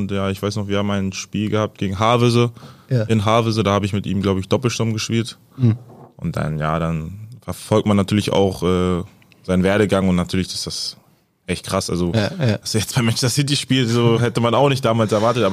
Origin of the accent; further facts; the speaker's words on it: Kiel, Schleswig-Holstein, Germany; weil ich bin aus Kiel.